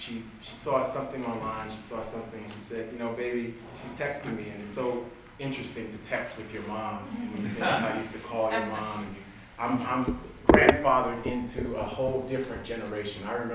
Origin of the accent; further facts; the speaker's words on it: New York City, New York, United States; I was raised in New York City in a black, by way of a black Baptist church storefront. My mother and father both are from Haiti.